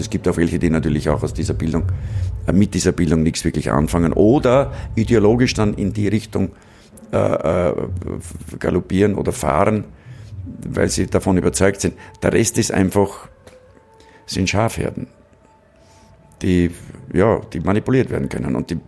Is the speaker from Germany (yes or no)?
no; Braunau am Inn, Upper Austria, Austria; ich bin in Braunamin aufgewachsen, da musst du dich früh entscheiden.